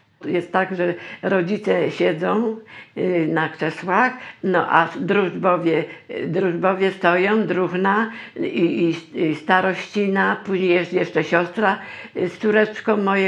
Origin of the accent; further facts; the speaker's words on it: Kraków, Lesser Poland, Poland; Od urodzenia mieszkam tu właśnie w Bronowicach Małych.